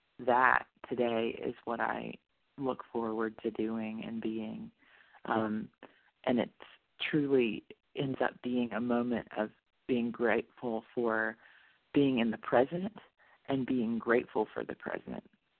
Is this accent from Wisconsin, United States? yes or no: no; New York, United States; Hi, good morning. … I'm from New York.